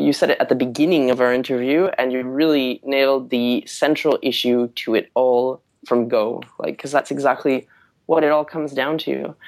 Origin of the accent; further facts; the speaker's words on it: Canada; I'm actually Canadian originally, and I used to work for AskMen.com in Canada